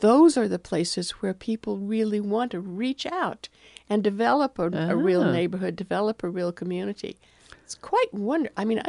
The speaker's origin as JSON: {"language": "English", "town": "Portland", "region": "Oregon", "country": "United States", "tie": "born or raised there", "lives_now": "Astoria, United States", "said": "it came from a neighborhood in my hometown of Portland."}